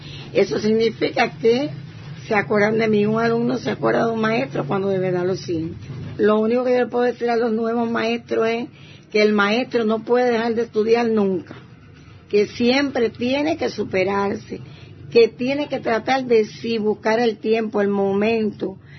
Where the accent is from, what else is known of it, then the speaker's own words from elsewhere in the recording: San Luis, Santiago de Cuba, Cuba; nací aquí en Santiago de Cuba, pero soy natural de San Luis.